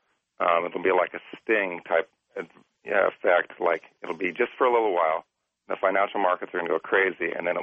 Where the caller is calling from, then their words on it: Salem, Oregon, United States; I'm calling from Salem, Oregon.